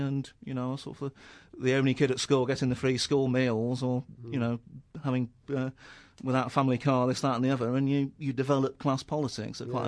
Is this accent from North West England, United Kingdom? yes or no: yes; Manchester, North West England, United Kingdom; born there; I'm Mancunian by birth.